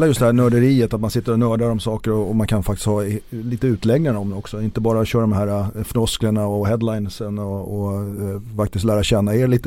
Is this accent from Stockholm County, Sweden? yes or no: yes; Stockholm, Stockholm County, Sweden; som stockholmare, är alltid kul att se Stockholmslag uppe och tampas i toppen också